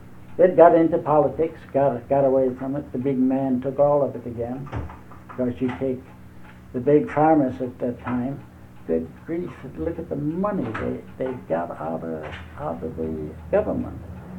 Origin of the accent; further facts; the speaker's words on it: Hanover, Kansas, United States; born there; In Hanover, Kansas. And I was born in Hanover, Kansas